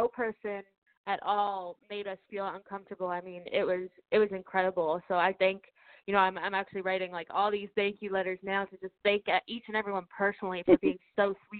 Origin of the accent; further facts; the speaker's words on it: Connecticut, United States; I'm performing up in Connecticut in June, which is my home state, so that'll be exciting.